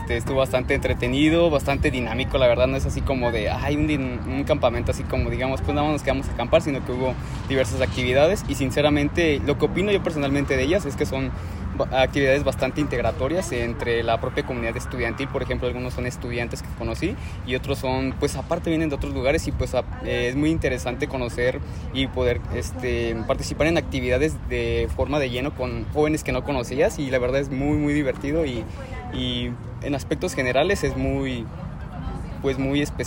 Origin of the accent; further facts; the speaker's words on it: Irapuato, Guanajuato, Mexico; vengo aquí mismo del municipio de Irapuato, Guanajuato.